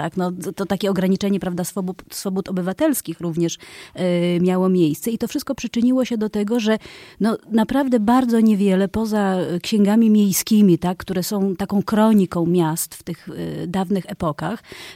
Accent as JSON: {"language": "Polish", "town": "Lviv", "region": "Lviv Oblast", "country": "Ukraine", "tie": "born or raised there", "said": "Jestem ze Lwowa. Sama jestem urodzona we Lwowie. Urodziłam się w polskiej rodzinie"}